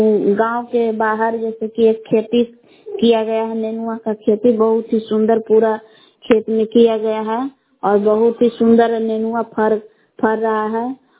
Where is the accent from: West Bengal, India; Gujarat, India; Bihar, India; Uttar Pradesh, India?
Bihar, India; Belaon; ग्राम बेलाम जिला कैमूर बबुआ की निवासी हूँ।